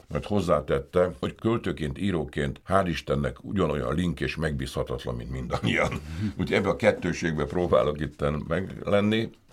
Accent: Budapest, Hungary; Én a nyugati Pályadvar környékén lakom, Újlipótvárosban, egyébként abban a lakásból születtem

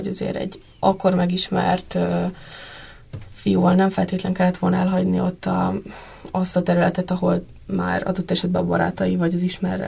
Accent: Pécs, Baranya, Hungary; mert én pécsi vagyok

